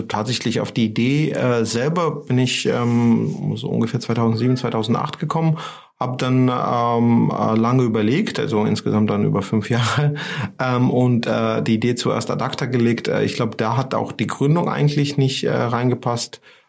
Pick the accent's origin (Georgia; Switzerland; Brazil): Georgia; German is a second language; moved away as an adult; now in Germany; Also ich komme aus Georgien, das kann man unschwer an meinem Nachnamen erkennen. Zumindest die Eingeweihten würden das tun. Bin dort aufgewachsen, habe auch dort studiert und bin zur Promotion nach Deutschland gekommen